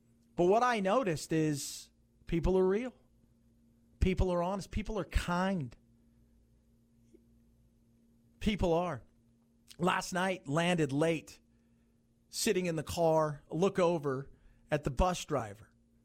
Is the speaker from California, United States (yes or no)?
yes; California, United States; You know, because I'm coming from California, right?